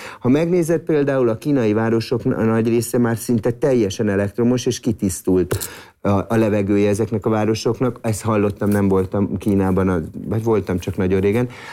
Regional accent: Budapest, Hungary; én például nagyon hiszek abba, hogy Budapestnek, és most csak mint budapesti mondom, zöld városnak kell lennie

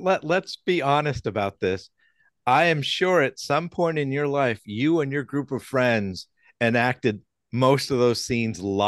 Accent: New Hampshire, United States; I grew up in New Hampshire, so we had WMUR in Manchester.

